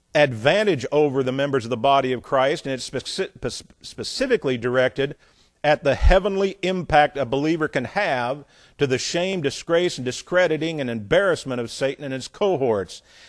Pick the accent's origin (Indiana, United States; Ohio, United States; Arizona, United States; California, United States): Indiana, United States; In my day, Baptist churches, where I came from Indiana, a lot of the Baptist churches were very, very good in the gospel.